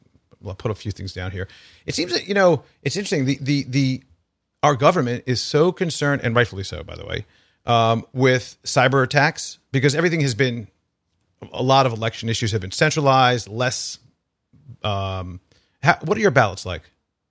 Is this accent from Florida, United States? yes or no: yes; Florida, United States; I'm from Florida, so we know all the things about hanging chads and all the things that have happened over the years with Florida.